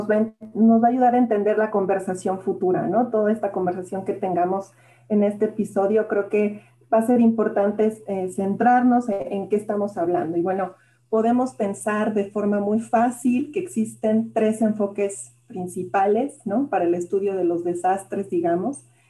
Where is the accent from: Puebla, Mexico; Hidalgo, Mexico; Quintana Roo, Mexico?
Puebla, Mexico; also born or lived in France; soy poblana, así que estudié mi licenciatura en Puebla, una parte en Puebla, una parte en Francia.